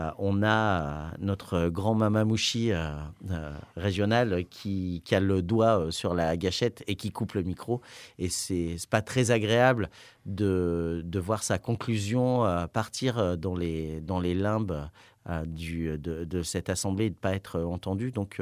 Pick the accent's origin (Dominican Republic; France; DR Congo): France; Auvergne-Rhône-Alpes; Moi, je viens du Trièves à la base